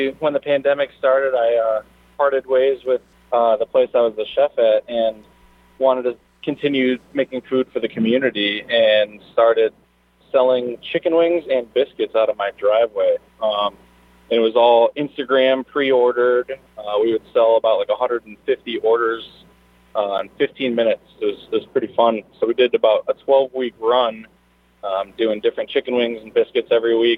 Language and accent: English; Buffalo, New York, United States; Born and raised in Buffalo, New York. So chicken wings are something I grew up, probably one of the first foods I was able to eat once I got teeth.